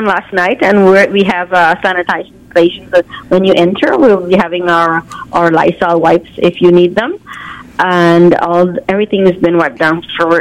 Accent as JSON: {"language": "English", "town": "Scarborough", "region": "Ontario", "country": "Canada", "said": "I'm from Scarborough."}